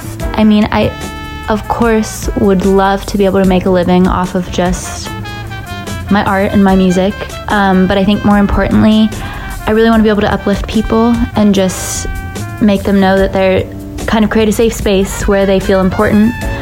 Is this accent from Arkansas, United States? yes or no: no; Salt Lake City, Utah, United States; moved away as an adult; I grew up in Salt Lake City, Utah. I lived there until I was 18. But most of my family is from Brazil, so I do feel very strongly tied to Brazil as well.